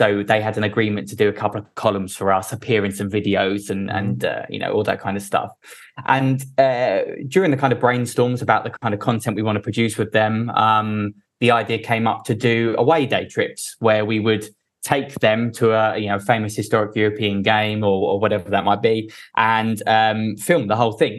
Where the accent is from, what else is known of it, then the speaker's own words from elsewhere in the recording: East of England, United Kingdom; accent: Essex; you could hear my Essex accent a mile away.